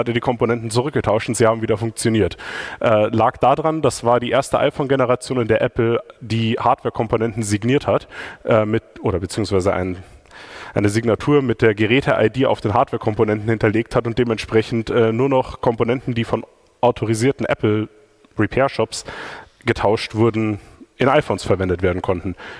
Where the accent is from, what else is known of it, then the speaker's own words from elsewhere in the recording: Regensburg, Bavaria, Germany; Außerdem komme ich aus Regensburg.